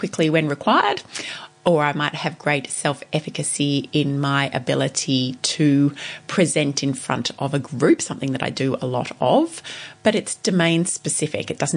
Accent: Ballarat, Victoria, Australia; small business here in my hometown of Ballarat

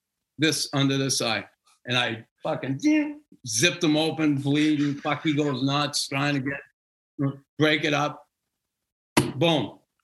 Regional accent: Boston, Massachusetts, United States; But, you know, I grew up in West Roxbury section of Boston.

